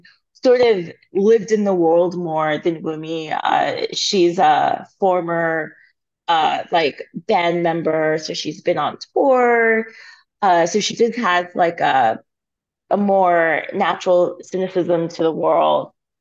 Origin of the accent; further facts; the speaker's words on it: Nigeria; also born or lived in Canada; now in United States; So myself, I'm a double immigrant. You know, I immigrated from Nigeria to Canada, and then from Canada to the States.